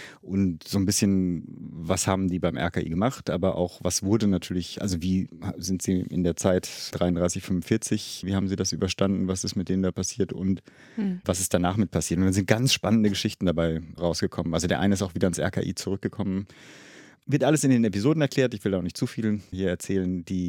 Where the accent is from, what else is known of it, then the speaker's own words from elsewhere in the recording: Berlin, Germany; ja, ist man ja als Berliner irgendwie schon